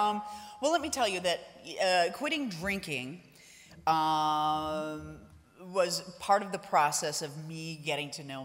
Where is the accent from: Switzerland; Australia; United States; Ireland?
Ireland; I am Irish down to my toes.